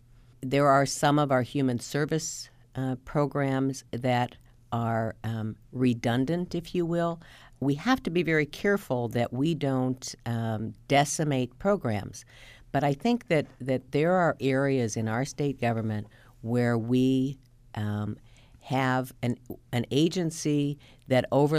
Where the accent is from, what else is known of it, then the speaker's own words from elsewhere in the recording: Illinois, United States; My hand went over my badge so they couldn't see that I was from Illinois.